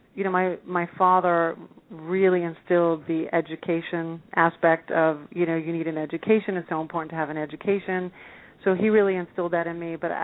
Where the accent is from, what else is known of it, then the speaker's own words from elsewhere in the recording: New York, United States; now in Los Angeles, United States; It's interesting because I moved out here from New York. All of my friends here are from New York.